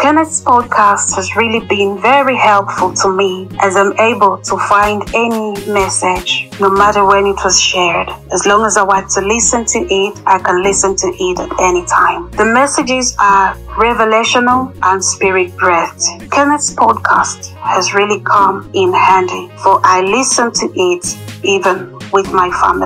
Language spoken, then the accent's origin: English; Lusaka, Lusaka Province, Zambia; from Lusaka, Zambia, in the southern part of Africa. My country is a landlocked one, meaning it is just surrounded by other countries. We don't have a sea, we don't have any oceans.